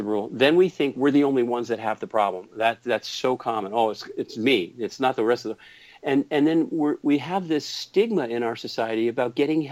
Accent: New England, United States; now in California, United States; I grew up on the East Coast of New England, you know, which is much more provincial than many parts of the country.

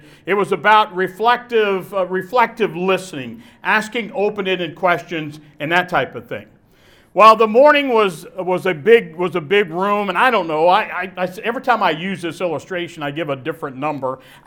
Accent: Pittsburgh, Pennsylvania, United States; I'm from the Pittsburgh, Pennsylvania area. I'm a pastor.

